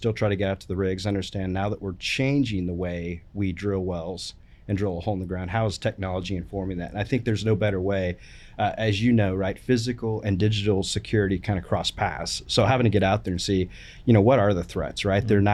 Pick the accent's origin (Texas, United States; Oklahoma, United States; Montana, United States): Oklahoma, United States; Tulsa; A little about me, born and raised in Tulsa, Oklahoma.